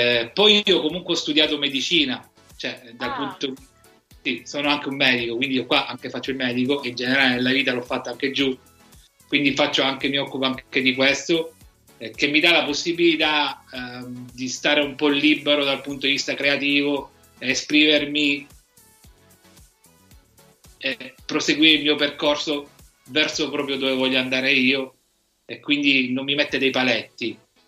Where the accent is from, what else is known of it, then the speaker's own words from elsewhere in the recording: Messina, Sicily, Italy; Ho abitato per più di 30 anni la punta più nord-orientale della Sicilia, che è la parte nord di Messina, che si chiama Capo Peloro, che è uno dei tre capi della Sicilia, che è il punto dove dovrebbe venire il ponte sullo stretto, cioè il punto più vicino alla Calabria.